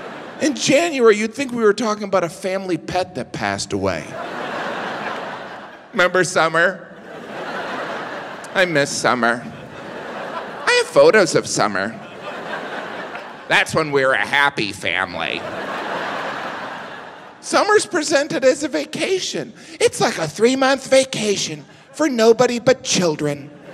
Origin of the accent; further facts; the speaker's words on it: Midwest, United States; I'm from the Midwest. It's almost a panic.